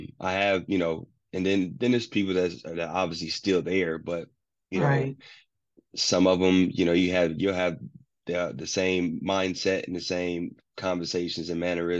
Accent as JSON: {"language": "English", "region": "Ohio", "country": "United States", "tie": "born or raised there", "moved": "as an adult", "lives_now": "Florida, United States", "said": "I grew up in Ohio, but I became a man in Florida."}